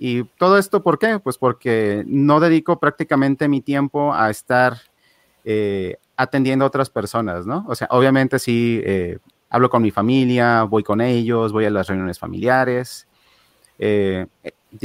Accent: Mexico; yo soy de México

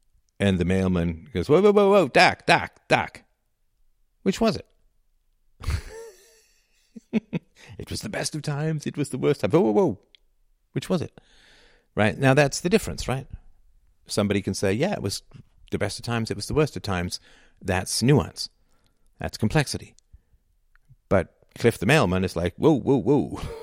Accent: England, United Kingdom; as I grew up in England, of course.

